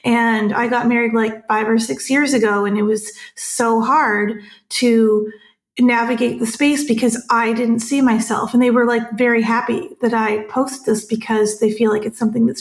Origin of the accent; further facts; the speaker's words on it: Toronto, Ontario, Canada; now in Houston, United States; I am a wedding and portrait photographer in Houston, born and raised in the Toronto area in Canada